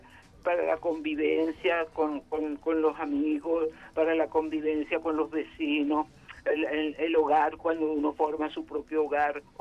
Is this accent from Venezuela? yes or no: yes; Río Caribe, Sucre, Venezuela; Yo comencé en mi pueblo a los 6 años. Yo soy del municipio más bello, más hermoso, más cálido de todos los estados de Venezuela.